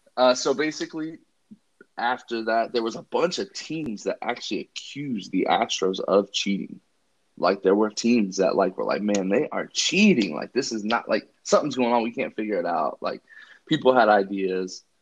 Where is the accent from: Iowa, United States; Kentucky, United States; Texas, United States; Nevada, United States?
Kentucky, United States; So I'm from the Northern Kentucky, Cincinnati area, so grew up a big Reds fan.